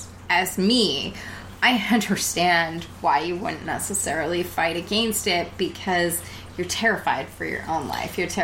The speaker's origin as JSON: {"language": "English", "region": "Western Canada", "country": "Canada", "said": "especially as Western Canadians"}